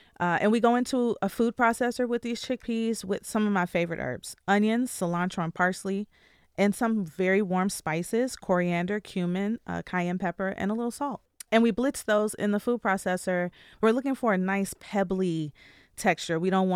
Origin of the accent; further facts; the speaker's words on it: Michigan, United States; I grew up in Michigan and we have like the largest Middle Eastern population.